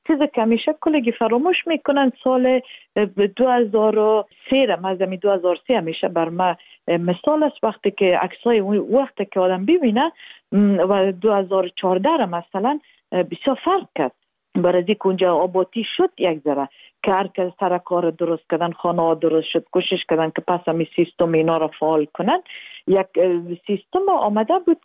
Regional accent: Afghanistan

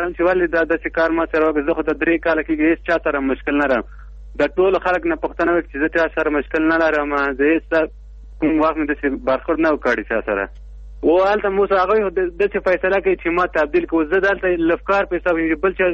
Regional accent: Logar, Afghanistan; now in Kabul, Afghanistan; زه د لوګر اوسېدونکی یم. پلان په کابل کې اوسېږم.

